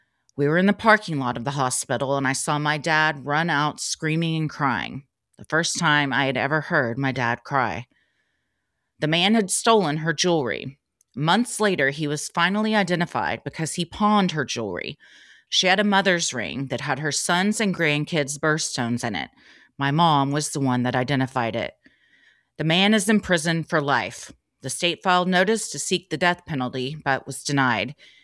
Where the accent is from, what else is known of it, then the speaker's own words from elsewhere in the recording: Georgia, United States; owned a bookstore in my hometown. It was called Candlewick Bookshop. When they moved from Douglasville, Georgia, up to the butthole of North Georgia, she opened this bookstore.